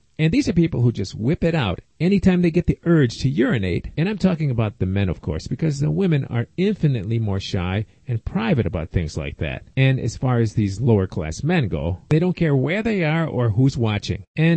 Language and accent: English; Chicago, Illinois, United States; And since I come from Chicago, I know exactly what kind of mixed neighborhood you're talking about.